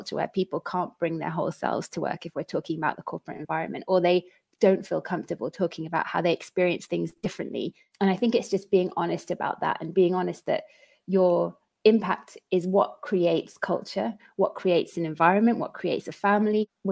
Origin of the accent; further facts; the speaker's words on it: United Kingdom; we still are kind of taken aback as British people